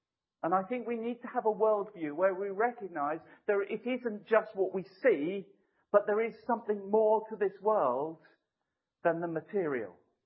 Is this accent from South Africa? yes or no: no; United Kingdom; Okay, I'll take it that we're British. We don't like to say amen.